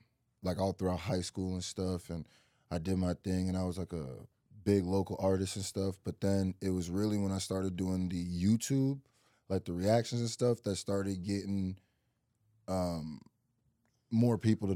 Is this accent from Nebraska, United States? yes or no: yes; Nebraska, United States; born there; also born or lived in Nigeria; Most of the time when I tell people I'm from Nebraska, they're like, you're from what? Like, they don't even know what it is. But like, originally my parents are from Nigeria.